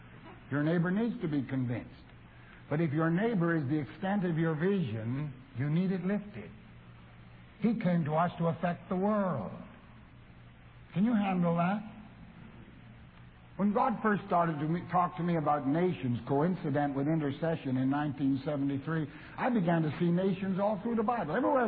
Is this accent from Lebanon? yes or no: no; Canada; because I'm a Canadian.